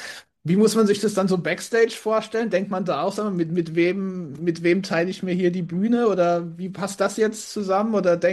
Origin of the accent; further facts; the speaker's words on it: Frankenthal, Rhineland-Palatinate, Germany; Und ich komme aus Frankenthal, ich wohne hier auch immer noch